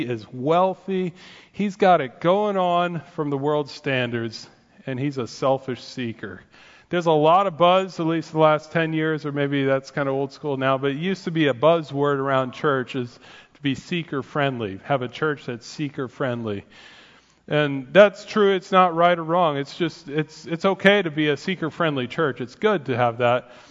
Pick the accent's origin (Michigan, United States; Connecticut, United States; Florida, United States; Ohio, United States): Ohio, United States; Okay, so I'm from Ohio, and that was a disappointment for me.